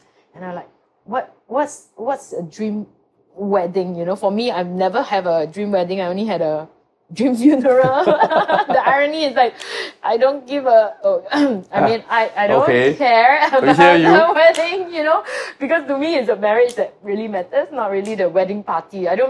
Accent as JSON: {"language": "English", "country": "Singapore", "said": "I'm just Singaporean, yeah."}